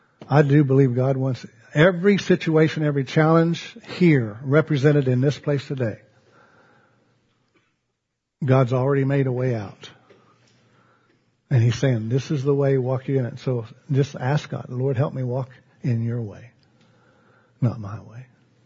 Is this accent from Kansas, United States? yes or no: yes; Lakin, Kansas, United States; We grew up together in Lakin, Kansas